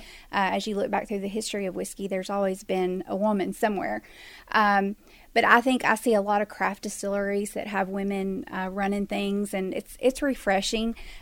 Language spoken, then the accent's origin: English; Tennessee, United States; I'm from Tennessee. I can tell you how much it costs in Tennessee.